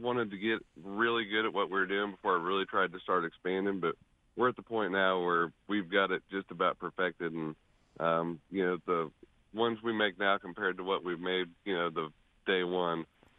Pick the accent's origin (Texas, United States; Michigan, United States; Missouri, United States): Missouri, United States; North Kansas City; now in Smithville, United States; I'm in Smithville. I grew up in North Kansas City, and I live in Smithville right now, so we're getting close to the lake here.